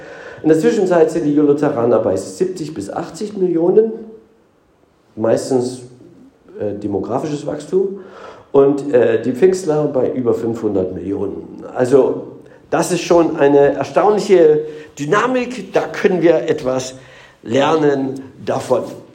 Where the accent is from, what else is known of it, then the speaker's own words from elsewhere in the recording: East Germany, Germany; obwohl mit Drugs haben wir es in der DDR nicht so gehabt, ich bin ja Ossi.